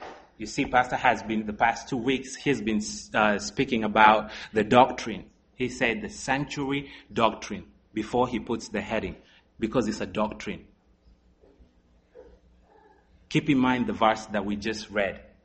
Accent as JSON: {"language": "English", "country": "Kenya", "tie": "born there", "said": "I was born in Kenya."}